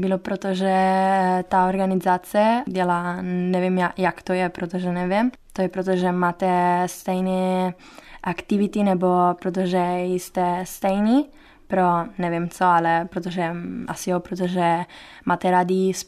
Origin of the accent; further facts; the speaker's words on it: Rome, Lazio, Italy; Czech is a second language; now in Ostrava, Czechia; Jsem z Itálie, asi jo, ale jsem z Římě.